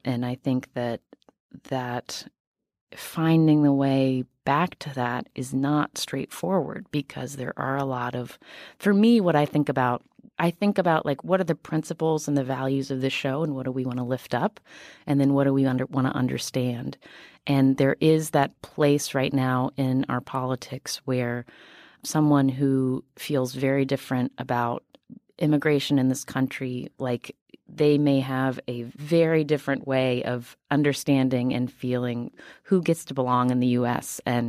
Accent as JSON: {"language": "English", "region": "West Virginia", "country": "United States", "said": "On the other hand, I am from West Virginia, and I understand why West Virginians are voting the way they're voting right now."}